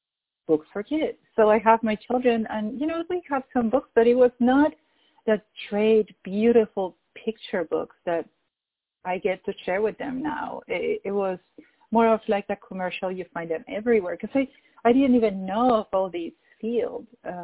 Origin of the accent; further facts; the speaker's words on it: Peru; moved away as an adult; Well, I'm from Peru. I was born and raised in Peru. I moved to the U.S. when I was 24.